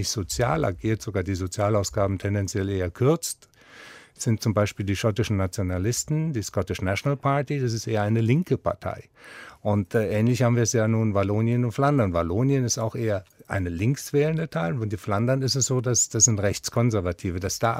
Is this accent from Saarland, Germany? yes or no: yes; Saarland, Germany; In meiner Heimatregion beispielsweise, das Saarland kooperiert stark mit Lothringen, Luxemburg und mit dem Elsass, weil man auch gemeinsame sprachliche Grundlagen hat.